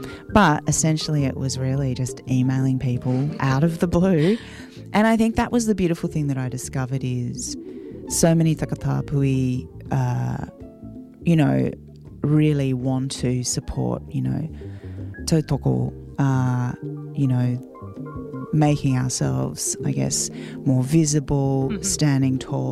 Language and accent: English; Melbourne, Victoria, Australia; I was actually born and raised in Nam in Melbourne, and both of my parents are from here, from Aotearoa. So I have a lot of whānau, a lot of history, but I didn't grow up around my language